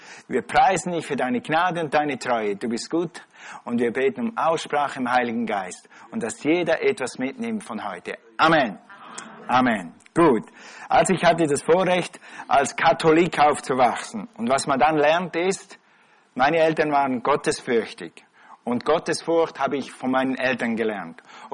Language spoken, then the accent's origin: German; Switzerland; ich bin ein Schweizer und die Schweizer werden auf den Skiern geboren.